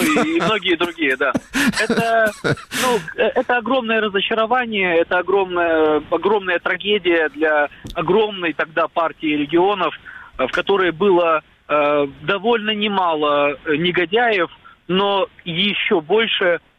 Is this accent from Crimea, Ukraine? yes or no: yes; Crimea, Ukraine; я крымчанин